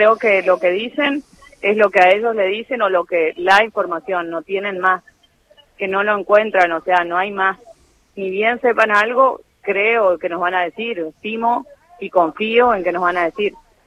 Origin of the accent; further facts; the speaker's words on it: Formosa, Argentina; now in Mar del Plata, Argentina; Los dos somos de provincia y vivimos acá en Mar del Plata. Yo soy de Formosa y él es de Santa Fe y vivimos en Mar del Plata.